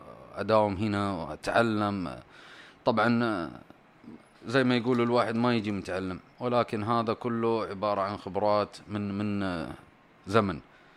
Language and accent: Arabic; Saudi Arabia